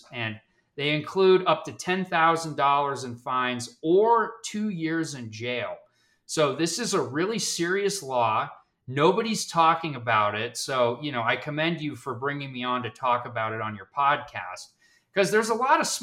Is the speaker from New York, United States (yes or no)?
no; Reno, Nevada, United States; I was born and raised in Reno, Nevada. I went to college at the University of Utah.